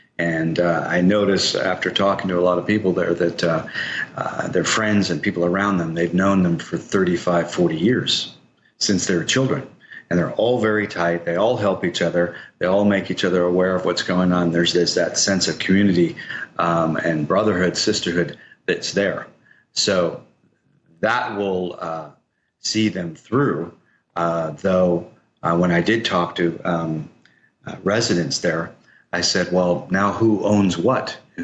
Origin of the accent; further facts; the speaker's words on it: United States; even as an American, I would have just gone off on these people.